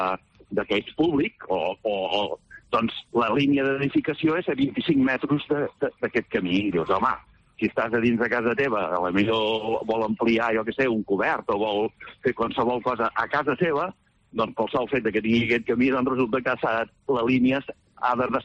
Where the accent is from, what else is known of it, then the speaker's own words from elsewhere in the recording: Castellfollit del Boix, Catalonia, Spain; un municipi com el que sóc jo, que sóc de Castellfollit del Boix